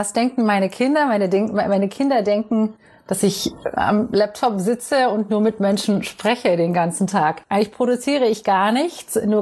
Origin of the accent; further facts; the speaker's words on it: East Germany, Germany; now in United States; Ich bin in Ostdeutschland oder damalig Ostdeutschland aufgewachsen.